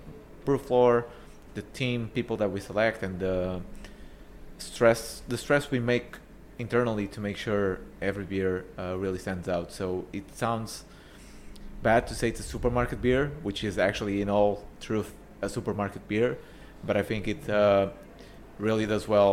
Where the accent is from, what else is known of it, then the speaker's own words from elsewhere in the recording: Portugal; so I come originally from Portugal.